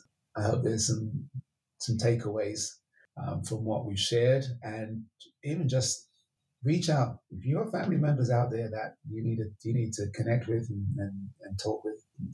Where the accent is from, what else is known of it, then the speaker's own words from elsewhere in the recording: England, United Kingdom; it's almost frowned upon for me to speak that way, even in Jamaican company, because I was born and raised in England.